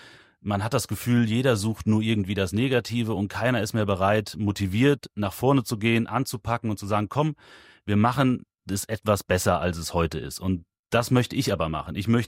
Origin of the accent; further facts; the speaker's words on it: Siegen, North Rhine-Westphalia, Germany; Das ist meine Heimat. Ich komme aus Siegen-Wittgenstein. Ich bin von hier. Ich lebe hier und hier fühle ich mich wohl.